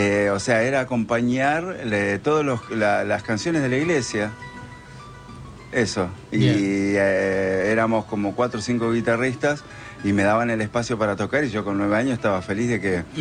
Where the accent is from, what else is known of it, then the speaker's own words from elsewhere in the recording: Comodoro Rivadavia, Chubut, Argentina; yo soy de Comodoro Rivadavia, y estudié allá